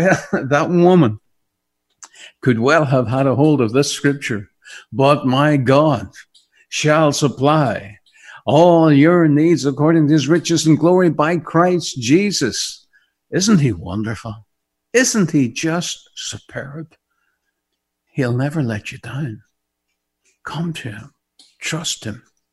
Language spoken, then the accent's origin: English; Maghera, Northern Ireland, United Kingdom; But Mahara, oh yeah, that's my hometown, my home village in Northern Ireland.